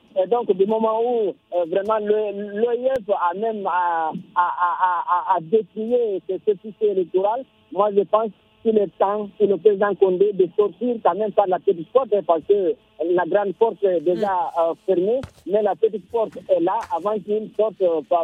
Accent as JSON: {"language": "French", "country": "Guinea", "said": "En tout cas, pour … tant que Guinéen que je me suis, moi"}